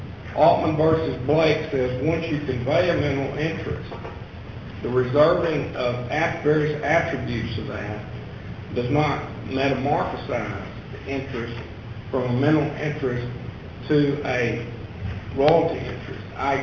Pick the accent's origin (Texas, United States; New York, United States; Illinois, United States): Texas, United States; Midland; I'm from Midland, Texas.